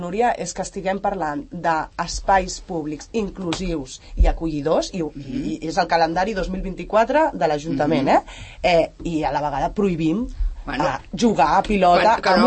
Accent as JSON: {"language": "Catalan", "town": "Sant Cugat del Vallès", "region": "Catalonia", "country": "Spain", "tie": "born or raised there", "said": "jo he nascut a Sant Cugat, jo he jugat a la plaça Octavià i he jugat a pilota"}